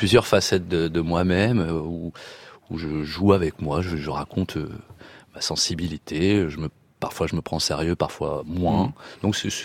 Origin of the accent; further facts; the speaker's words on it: Poitiers, Nouvelle-Aquitaine, France; il est venu à Poitiers, ma ville natale